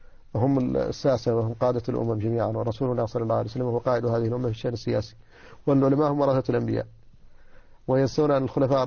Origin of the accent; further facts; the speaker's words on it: Mauritania; ولذلك مثلا أنا مواطن موريتاني درست الشريعة